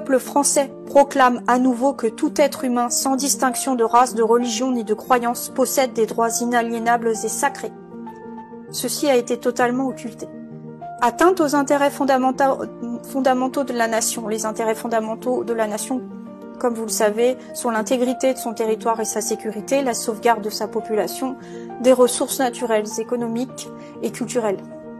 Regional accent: France; en tant qu'auxiliaire de justice, en tant que Française et en tant que mère de famille

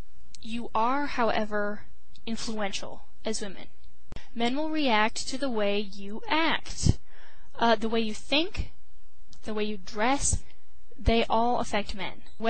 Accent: United States; You know, as an American woman, I think it's a shame that guys have to look outside this box, this feminist box.

